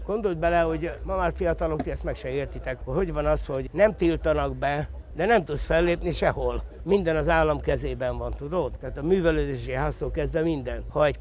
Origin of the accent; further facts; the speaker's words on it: Hódmezővásárhely, Csongrád-Csanád, Hungary; Akkor mondta az unokatestvérem, ugye, mert azért idevalósi vagyok